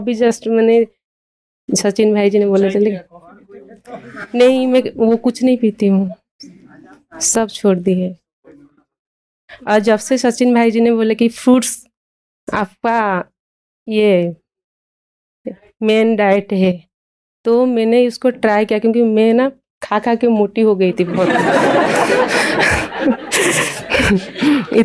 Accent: Silvassa, Dadra and Nagar Haveli and Daman and Diu, India; मैं सिलवासा से हूँ। … गुजरात चूर सिलवासा से हूँ।

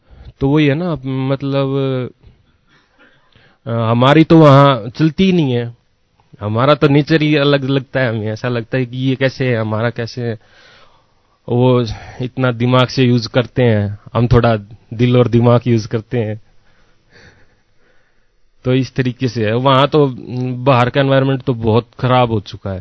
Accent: Rohtak, Haryana, India; और मैं रोहतक हरियाणा से बिलोंग करता हूं

